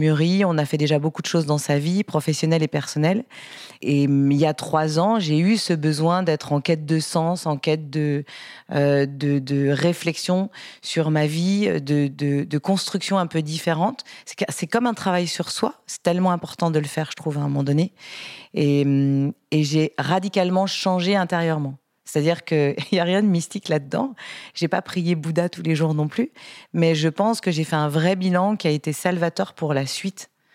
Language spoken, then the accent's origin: French; Lyon, Auvergne-Rhône-Alpes, France; je suis lyonnaise déjà